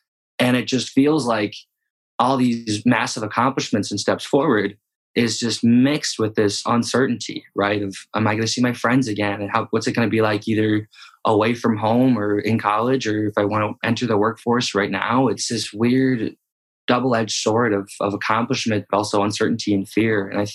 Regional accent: St. Louis Park, Minnesota, United States; I chose to go to Lake Forest College in Northern Illinois, which from my hometown of St. Louis Park, Minnesota, it's about 400 miles.

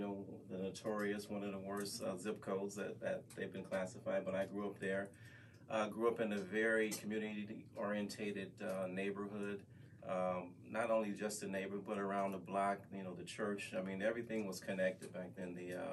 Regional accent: Milwaukee, Wisconsin, United States; In Milwaukee, being born and raised in Milwaukee, that's how we lived, and that's how we treated each other in the community.

